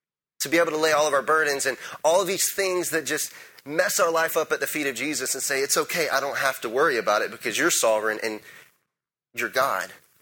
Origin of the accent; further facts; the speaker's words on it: the South, United States; Like, I grew up in the South, and that is still a thing. If I go home and my hat is on at the table, I will get slapped in the face by my grandmother.